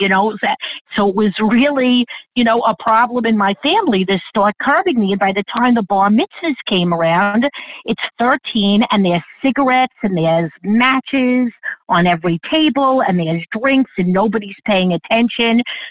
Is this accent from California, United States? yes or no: no; New York, United States; I came from the South Shore of Long Island. We were very diverse.